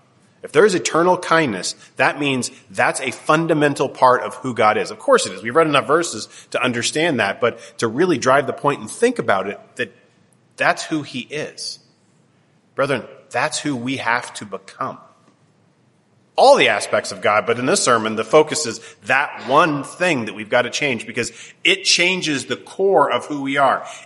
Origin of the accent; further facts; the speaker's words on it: Canada; growing up in Canada, kindness is a really big thing.